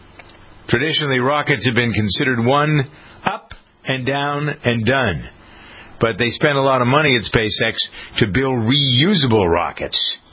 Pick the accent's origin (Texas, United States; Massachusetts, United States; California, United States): Massachusetts, United States; Framingham; Framingham is my hometown in Massachusetts.